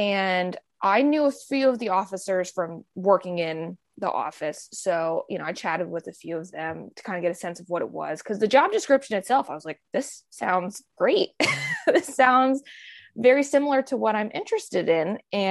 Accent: New Jersey, United States; now in Virginia, United States; I'm originally from New Jersey. I didn't think I wanted to go back there.

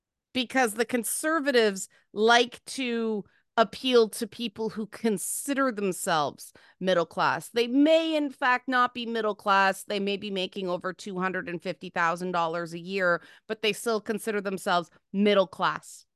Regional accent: Toronto, Ontario, Canada; Okay, but like I came from Jane and Finch. Nobody in my family owned a home.

